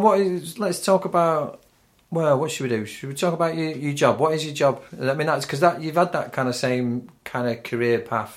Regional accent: Manchester, North West England, United Kingdom; People know I'm not from Sheffield. I'm Manchester, Lancashire. We're two Lancashire lads, aren't we?

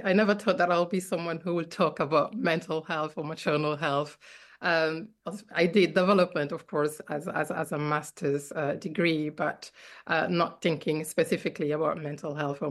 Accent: Guinea; as Enoch just introduced me. I was born and raised in Guinea

